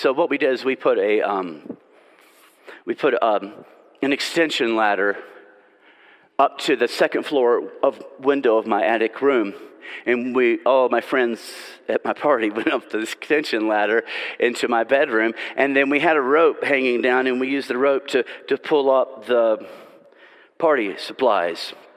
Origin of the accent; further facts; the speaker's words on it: Nashville, Tennessee, United States; And I was living in Middle Tennessee, Murfreesboro, Tennessee, 30 miles from where I grew up in Nashville, in Franklin.